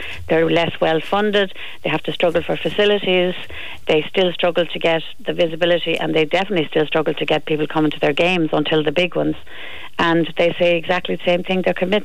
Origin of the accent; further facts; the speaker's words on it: Leinster, Ireland; like, I'm from Laois